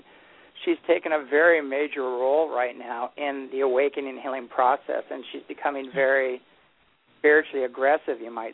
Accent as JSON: {"language": "English", "town": "Apple Valley", "region": "California", "country": "United States", "tie": "born or raised there", "said": "when I was a kid, I was raised in Apple Valley, California, up in the high desert"}